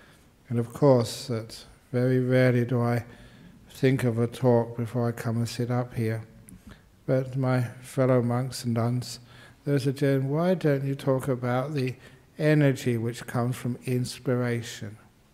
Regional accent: London, United Kingdom; born there; I was born in London.

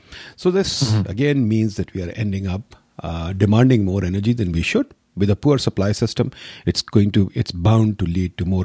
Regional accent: Lahore, Punjab, Pakistan; Let's say we take the city of Lahore, my hometown, which is a very large city, which is now, I think, roughly 13, 14 million people.

